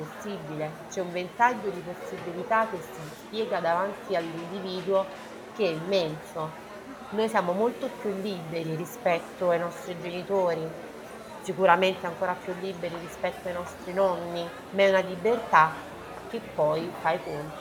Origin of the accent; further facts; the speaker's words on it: Naples, Campania, Italy; Io da napoletana ho spesso sentito la necessità di andare via da Napoli